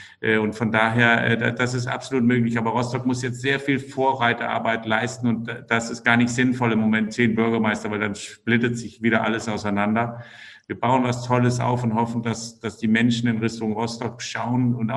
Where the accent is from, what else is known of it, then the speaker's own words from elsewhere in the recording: Denmark; German is a second language; ach so, ich bin Däne, für die, die es nicht wissen